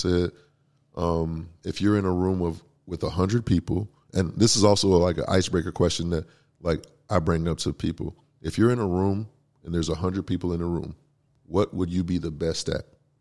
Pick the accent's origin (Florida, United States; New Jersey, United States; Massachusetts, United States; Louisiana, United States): Florida, United States; Green Cove Springs; Born and raised, man, I'm from Clay County.